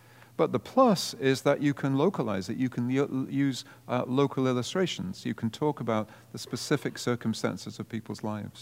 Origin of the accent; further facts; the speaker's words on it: Wales, United Kingdom; Why is it always England? I'm Welsh and I kind of resent this English thing.